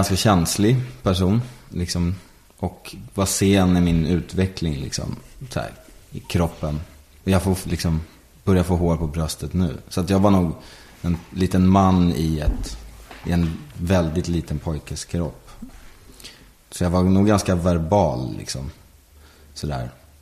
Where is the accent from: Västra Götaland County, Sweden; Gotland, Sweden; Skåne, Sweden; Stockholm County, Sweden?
Stockholm County, Sweden; Sundbyberg; also born or lived in Solna; Jag är generationer från Solna, liksom Solna Sundbyberg. Så jag tror att jag är född där någonstans, på typ Karolinska.